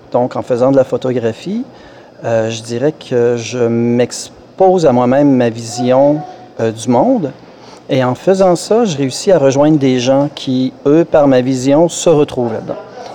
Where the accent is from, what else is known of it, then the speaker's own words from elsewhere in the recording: Quebec City, Quebec, Canada; now in Nova Scotia, Canada; Je suis natif de la ville de Québec. Il y a 5 ans, ça fait 5 ans maintenant, bientôt 6 ans que je suis en Nouvelle-Écosse.